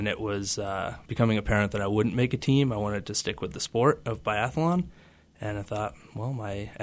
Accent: Vermont, United States; also born or lived in Montana / New Hampshire; Before that, I'm originally from Vermont, spent some time in Montana, New Hampshire, bounced around a little bit

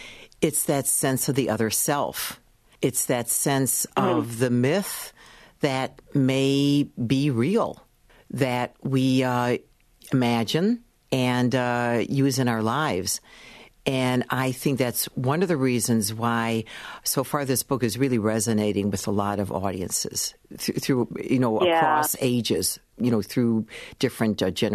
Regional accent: Cleveland, Ohio, United States; And I'm originally from Cleveland, Ohio. I know Lake Erie very well, and it was an essay about my mom

